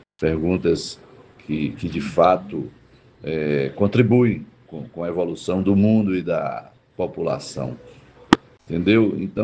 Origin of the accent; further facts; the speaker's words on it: Itapetinga, Bahia, Brazil; na mesma noite abro em Itapetinga, minha terra querida